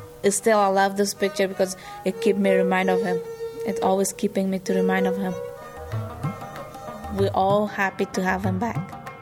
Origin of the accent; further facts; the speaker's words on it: Afghanistan; English is a second language; I'm from Afghanistan.